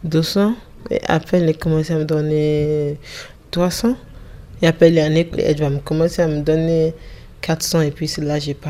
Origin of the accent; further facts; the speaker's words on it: Ghana; now in Switzerland; En fait, chez nous, au Ghana, c'est normal